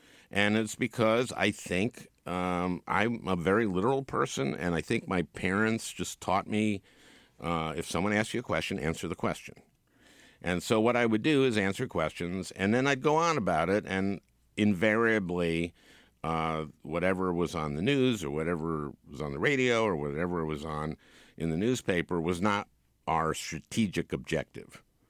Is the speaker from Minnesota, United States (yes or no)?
yes; St. Louis Park, Minnesota, United States; And I grew up in St. Louis Park, which is kind of the Jewish suburb of Minneapolis. It's called St. Jewish Park by people.